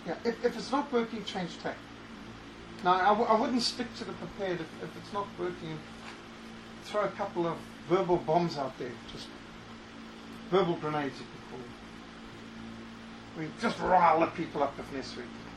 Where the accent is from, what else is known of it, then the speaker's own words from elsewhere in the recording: Zimbabwe; moved away; Now, where I grew up in Rhodesia, they would throw the wooden duster